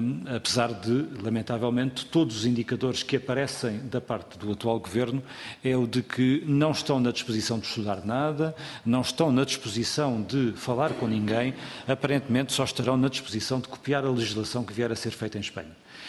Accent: Castelo Branco, Portugal; Na região de onde eu sou natural, em concreto do distrito de Castelo Branco

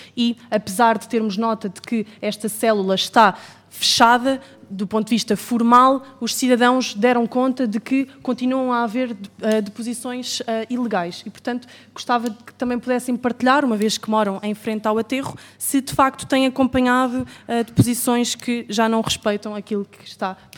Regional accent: Setúbal, Portugal; sou do distrito de Setúbal

